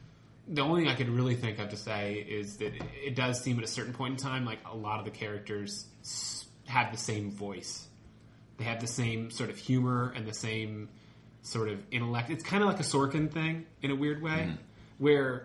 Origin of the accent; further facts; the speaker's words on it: the South, United States; just because we're from the South doesn't mean we're dumb.